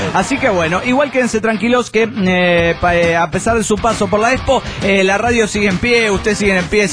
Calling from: Argentina; Hola chicos … de Argentina.

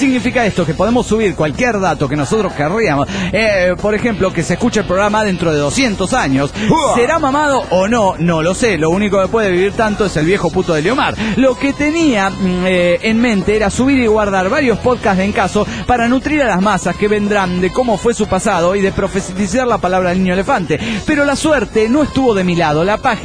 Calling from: New York, United States; de New York.

